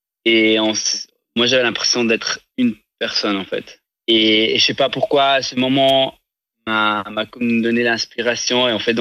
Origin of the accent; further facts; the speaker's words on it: Ticino, Switzerland; moi, j'ai grandi au Tessin, mais mes parents sont suisses allemands. Où j'avais un peu cette chance de déjà grandir avec deux langues.